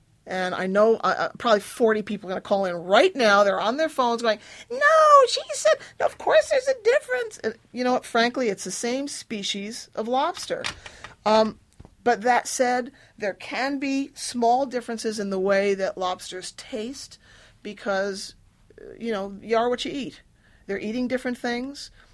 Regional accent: New York, United States; also born or lived in Maine; I lived in Maine for many years. They don't have good buns up there, you know. But I grew up in New York, and I remembered Pepperidge Farm.

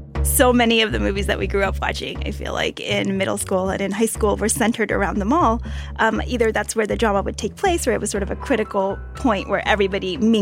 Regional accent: Austin, Texas, United States; I grew up in Austin, Texas, you grew up in Miami

